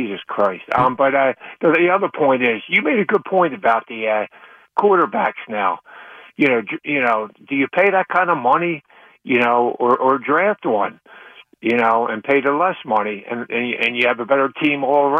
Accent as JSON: {"language": "English", "town": "Philadelphia", "region": "Pennsylvania", "country": "United States", "tie": "born or raised there", "said": "You know, I'm from Philadelphia my whole life"}